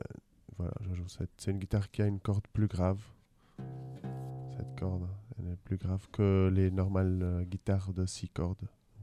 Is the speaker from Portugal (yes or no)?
yes; Portugal; Je viens du Portugal.